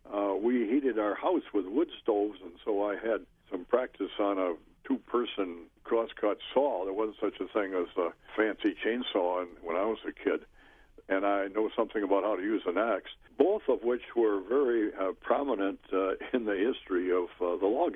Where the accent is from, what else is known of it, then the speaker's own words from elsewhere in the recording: Wisconsin, United States; I run a tree farm in central Wisconsin, a couple of miles from where I grew up in Washera County.